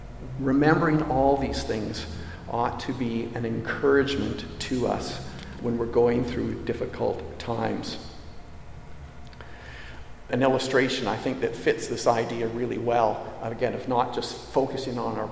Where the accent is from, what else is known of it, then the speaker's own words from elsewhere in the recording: London, United Kingdom; We grew up in the Harrow Road area, and there was a gang of our kids there.